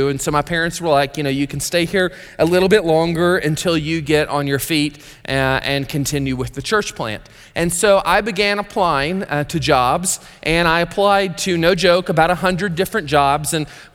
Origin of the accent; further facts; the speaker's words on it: Tennessee, United States; go the 7 hours or so away to Tennessee to plant a church in my hometown.